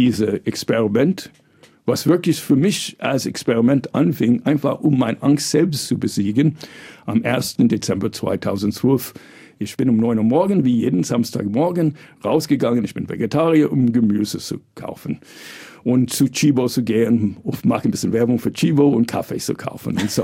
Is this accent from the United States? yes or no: yes; United States; German is a second language; Ich komme ja aus Amerika, wie ja man hört.